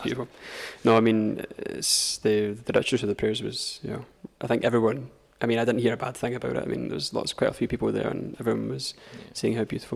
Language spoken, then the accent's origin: English; Paisley, Scotland, United Kingdom; half of my family are from Paisley. I'm from Paisley originally.